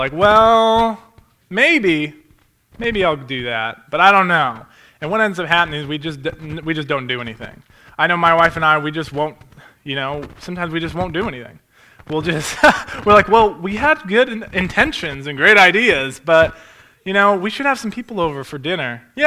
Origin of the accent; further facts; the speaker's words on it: United States; so for me, I am the American, and I'm like, and I'm a television producer